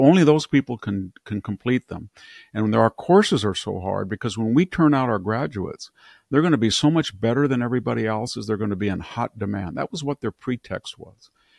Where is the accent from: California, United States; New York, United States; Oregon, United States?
California, United States; Selma; I'm from Selma High School, where I graduated, and I have an A average from Selma High School. I think 10 of us went to college out of 250 students, you know, out of Fresno County.